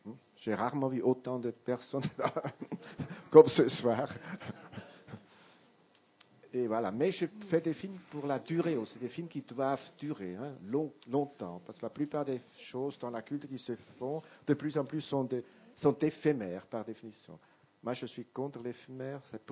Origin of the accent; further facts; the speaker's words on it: Switzerland; Moi, je suis suisse